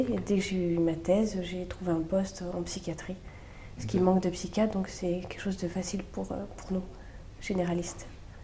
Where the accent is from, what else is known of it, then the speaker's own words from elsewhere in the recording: Limoges, Nouvelle-Aquitaine, France; born there; on est deux, on est Limoges tous les deux, on est nés à Limoges